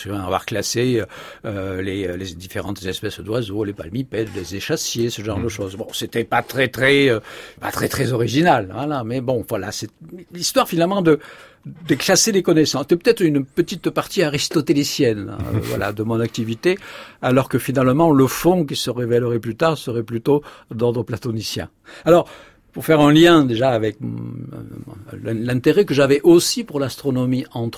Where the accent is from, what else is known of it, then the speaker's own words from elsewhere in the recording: Cavaillon, Provence-Alpes-Côte d'Azur, France; accent: Provençal; vous l'entendez à mon accent provençal, je suis né dans le midi de la France, pied du Luberon, alors précisément la petite ville de Cavaillon. Je vivais à la campagne